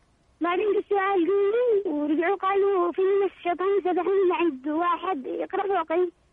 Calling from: Yemen; بغداد من اليمن،

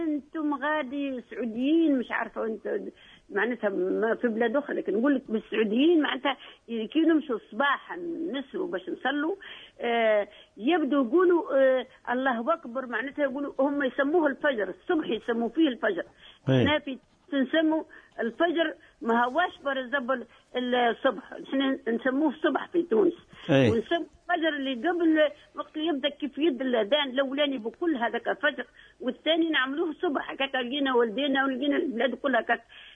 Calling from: France; من فرنسا، عندي سؤال على الصلاة

